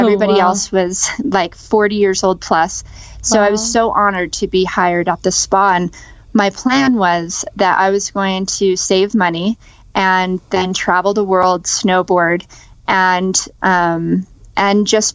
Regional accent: Las Vegas, Nevada, United States; So, I grew up in Las Vegas, and that's where I was born and raised.

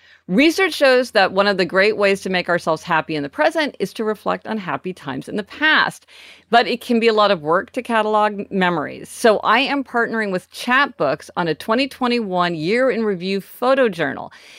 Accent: Midwest, United States; We grew up in the Midwest, so we were part of that whole thing of people getting their license on the day they turned 16.

